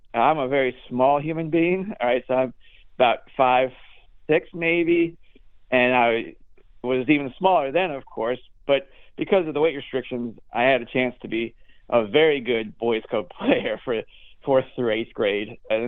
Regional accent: Washington, District of Columbia, United States; Well, I think you probably know Washington, D.C. for some of the stereotypes, and certainly there are a lot of things about Washington, D.C. that could be distracting about the faith.

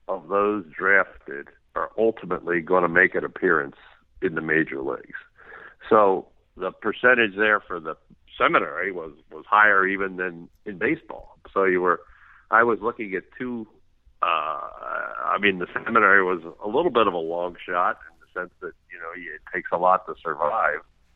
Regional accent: Narberth, Pennsylvania, United States; I was born in Narberth, Pennsylvania, which is a small town, a little small borough right outside Philadelphia. And I grew up there, went to high school there, Lower Merion High School

